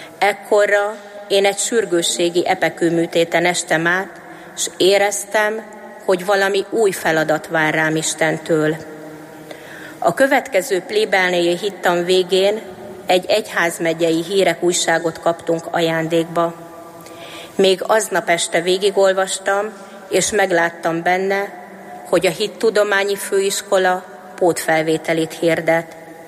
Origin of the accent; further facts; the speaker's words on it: Váraszó, Heves, Hungary; Itt Egerben születtem 1979-ben, és Várasszón nevelkedtem egyszerű, munkásszülők gyermekeként. Kisgyermekkoromtól vallásosan, gyakorló keresztényként élek.